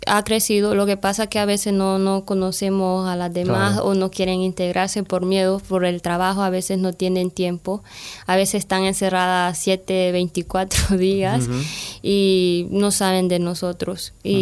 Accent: San Isidro, Choluteca, Honduras; De hecho, ya en mi país yo iba de vicealcaldesa. ¿Ah? Sí, en un pueblo que se llama San Isidro Choluteca.

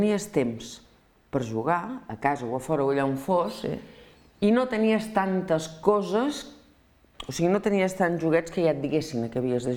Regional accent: Barcelona, Catalonia, Spain; born there; jo sí que també jugava al carrer, tot i que soc nascuda a Barcelona.

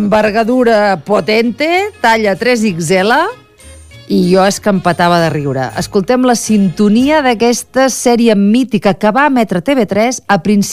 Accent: Catalonia, Spain; dic impossible, no som tants catalans.

